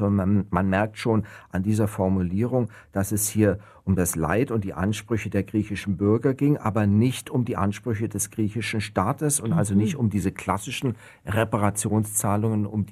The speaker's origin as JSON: {"language": "German", "country": "Germany", "said": "so einfach können wir es uns als Deutsche aus meiner Sicht nicht machen"}